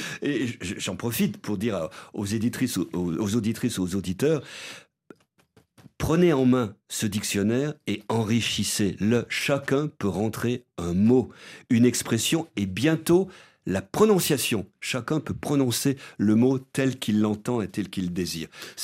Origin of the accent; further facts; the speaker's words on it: Lyon, Auvergne-Rhône-Alpes, France; Toute mon enfance à Lyon, j'ai parlé de cache-nez